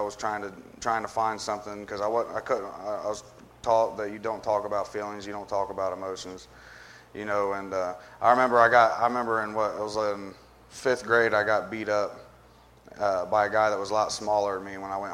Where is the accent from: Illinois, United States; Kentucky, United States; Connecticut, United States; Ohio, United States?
Ohio, United States; Springfield; I grew up in Springfield until I was three. My mom and my dad lived out there, and it was a bad part of town.